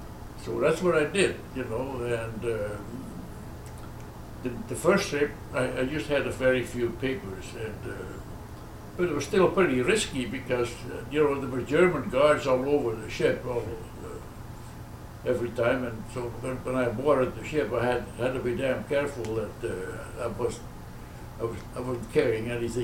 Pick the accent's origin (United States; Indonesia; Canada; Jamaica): Indonesia; Surabaya, East Java; moved away as an adult; I was born in Surabaya, in what was then called the Dutch East Indies, and now, of course, Indonesia. And I went to high school there, and after high school I went to Holland, where I arrived in September 1939